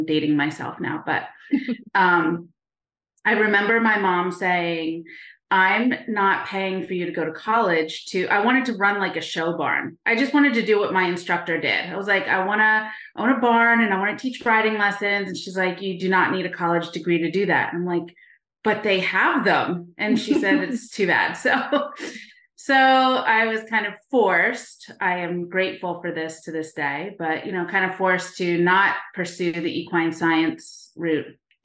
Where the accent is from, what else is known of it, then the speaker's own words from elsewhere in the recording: Nazareth, Pennsylvania, United States; So I'm from Nazareth, Pennsylvania, born and raised, went away to college, came back, been here ever since.